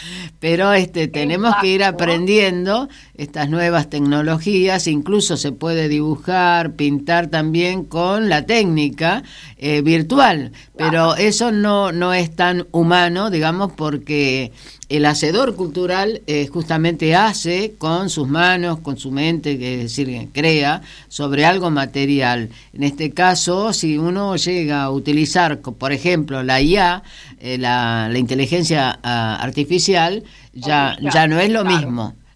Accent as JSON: {"language": "Spanish", "region": "Chaco", "country": "Argentina", "tie": "born or raised there", "said": "que conoces el Chaco, de donde yo soy oriunda"}